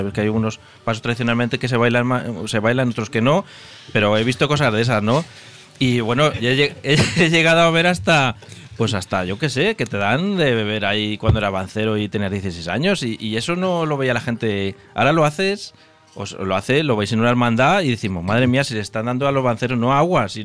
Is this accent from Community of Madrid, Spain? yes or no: no; Cuenca, Castilla-La Mancha, Spain; Y además nosotros es que somos de Cuenca